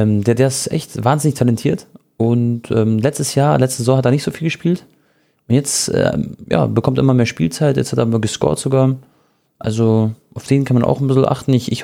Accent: Munich, Bavaria, Germany; und das sage ich Jungs als Münchner

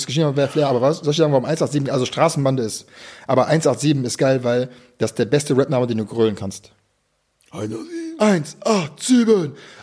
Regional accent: Düsseldorf, North Rhine-Westphalia, Germany; now in Berlin, Germany; Also, ich bin aus Düsseldorf, kurz zu meiner Legacy. Ich bin aus Düsseldorf gekommen.

